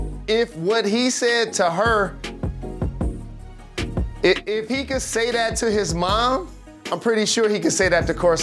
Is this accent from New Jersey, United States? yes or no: no; Detroit, Michigan, United States; I grew up playing basketball in the Detroit public school system.